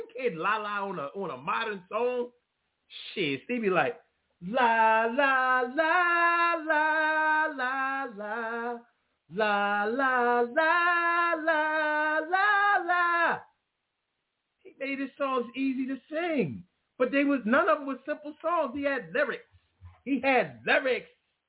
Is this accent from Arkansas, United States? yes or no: yes; Little Rock, Arkansas, United States; born there; I was born in Little Rock.